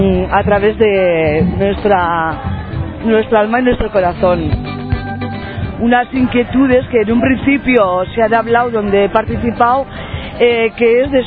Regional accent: Basque Country, Spain; soy del País Vasco.

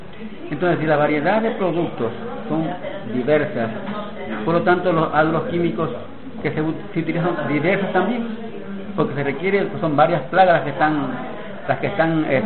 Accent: Ecuador; Pero este fenómeno se está dando en mi país, como ustedes no tienen nombre. El Ecuador es un país pequeño territorialmente.

